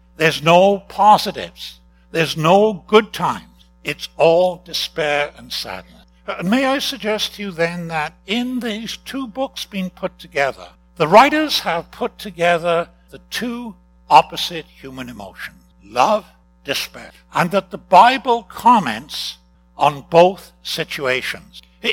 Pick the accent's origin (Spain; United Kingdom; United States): United Kingdom; Newport, Wales; when I grew up in Newport, we had one famous son.